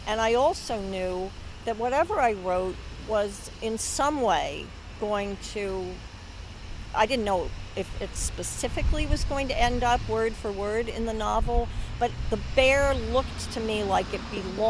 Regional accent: Philadelphia, Pennsylvania, United States; Oh, it was when I was growing up in Philadelphia.

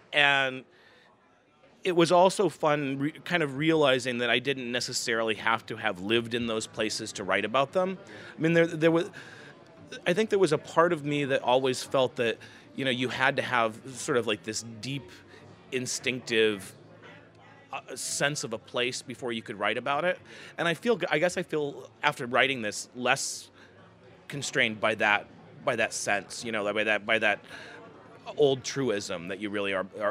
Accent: Nebraska, United States; moved away; also born or lived in Chicago / New York; I mean, that was like part of how I thought about myself, that I was this person from Nebraska who was in Chicago or in New York or whatever.

